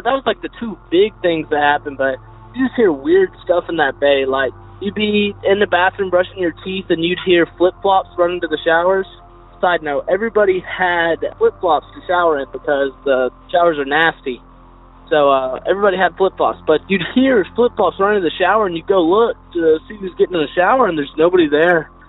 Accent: Texas, United States; I'm from Texas

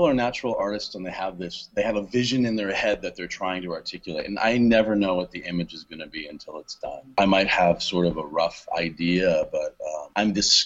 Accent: Canada; now in Long Beach, United States

